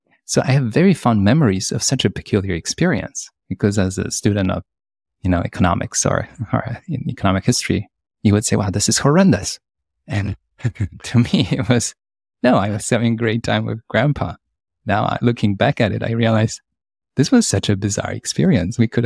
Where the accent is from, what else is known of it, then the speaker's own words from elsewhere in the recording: Poland; Me growing up in Poland in the 1980s, really rhymes